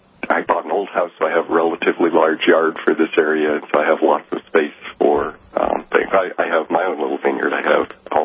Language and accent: English; Denver, Colorado, United States; Okay, I grew up in Denver, and that's probably why I ended up in agriculture